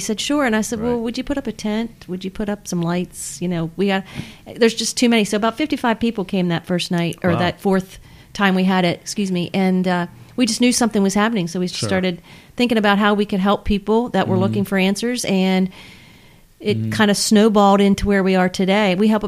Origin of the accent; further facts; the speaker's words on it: Waynesboro, Pennsylvania, United States; No, I'm actually from Waynesboro.